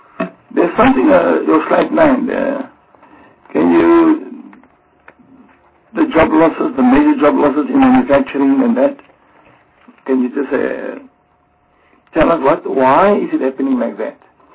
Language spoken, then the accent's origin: English; Upington, Northern Cape, South Africa; I'm coming from Uppington. I've traveled the Northern Cape.